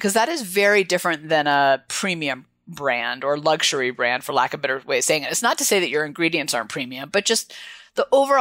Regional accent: California, United States; I mean, I grew up in the Northern California, so I get it.

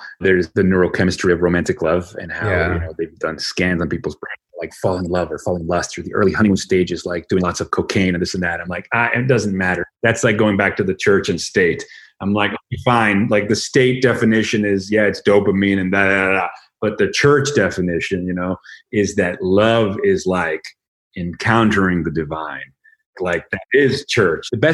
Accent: Venezuela; I grew up in Venezuela, and I grew up very privileged in Venezuela

